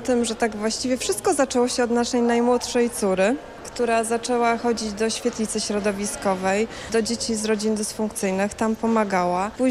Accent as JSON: {"language": "Polish", "town": "Chełmno", "region": "Kuyavian-Pomeranian Voivodeship", "country": "Poland", "said": "jestem z Chełmna, zawodowa rodzina zastępcza."}